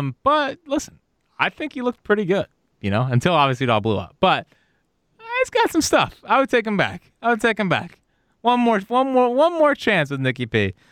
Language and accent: English; Philadelphia, Pennsylvania, United States; also born or lived in Arkansas; I said Illinois. I'm from Philly. You're from New York.